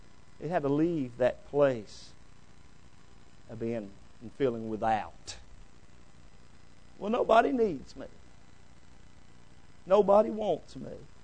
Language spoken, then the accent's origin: English; Chucky, Tennessee, United States; I'm from Chucky, Tennessee. I pastor in Chucky.